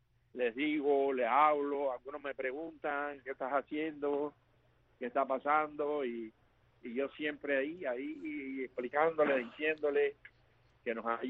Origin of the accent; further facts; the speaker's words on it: Cuba; siguiendo las noticias de Cuba, contento con el despertar de mi pueblo.